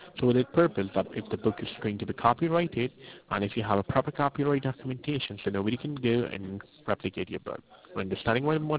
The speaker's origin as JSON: {"language": "English", "country": "Turkey", "said": "My father lived in Turkey, and I'm from Turkey, so I went over there."}